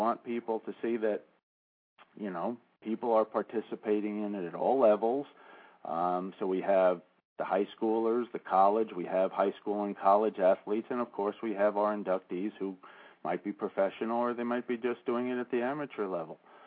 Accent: Westchester, New York, United States; now in Long Island, United States; You know, I grew up in Westchester. I didn't know anything about lacrosse until I moved to Long Island.

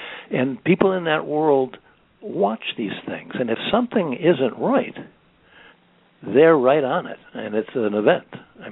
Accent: Chicago, Illinois, United States; a Jewish intellectual from an intellectual family growing up in Chicago, it's the wilderness and the idea of understanding it and being able to be comfortable in that world.

